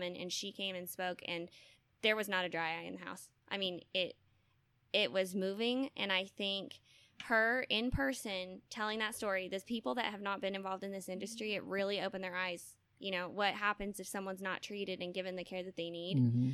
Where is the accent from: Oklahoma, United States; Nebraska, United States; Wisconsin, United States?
Oklahoma, United States; Tulsa; also born or lived in Texas; Well, yes, I'm from Tulsa. I've been there, aside from 2 years in Texas, I've been in Oklahoma my whole life, so about 25 years.